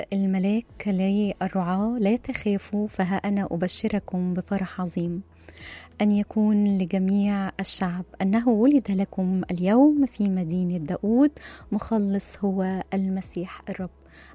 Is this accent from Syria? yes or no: no; Egypt; ويحافظ على بلدنا مصر